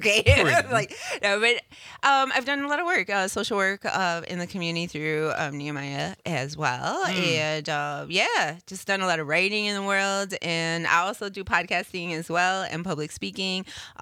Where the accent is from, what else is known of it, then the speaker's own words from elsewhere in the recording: Wisconsin, United States; born there; The moment I was born in Wisconsin, it did that to me.